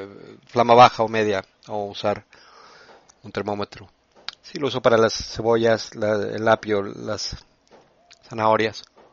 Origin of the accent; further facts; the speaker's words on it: Italy; moved away; Yo nací en Italia y crecí ahí, pero vine a este país hace mucho tiempo.